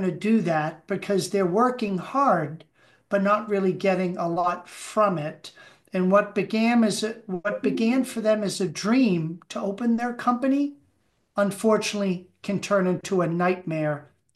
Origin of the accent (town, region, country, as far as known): Boston, Massachusetts, United States